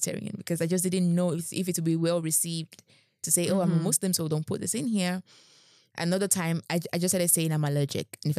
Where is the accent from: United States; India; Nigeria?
Nigeria; I'm also Nigerian